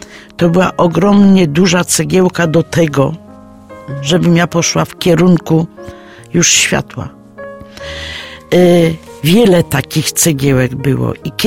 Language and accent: Polish; Olesno, Opole Voivodeship, Poland; Weszłam do kościoła w Oleśnie, jestem z Olesna.